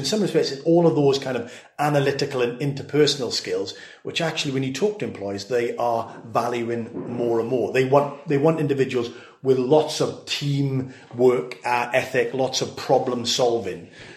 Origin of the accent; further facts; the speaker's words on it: Swansea, Wales, United Kingdom; You know, in my hometown of Swansea